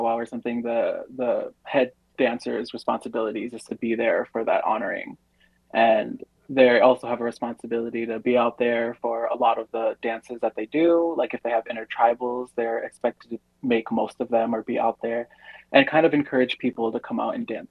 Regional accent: United States; Yeah, so I come from the Northern Cheyenne and Oglala Lakota Nation. I'm enrolled in Northern Cheyenne, but I'm born and raised here in the cities.

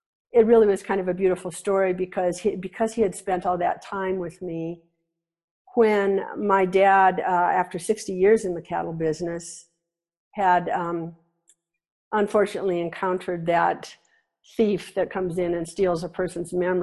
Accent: Nebraska, United States; I grew up in Nebraska.

